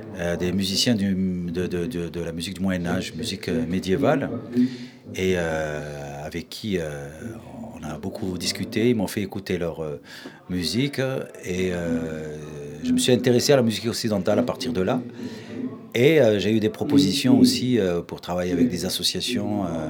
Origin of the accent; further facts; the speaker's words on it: Oran, Oran Province, Algeria; particulièrement de là où je viens, c'est-à-dire de l'Oranie et Oran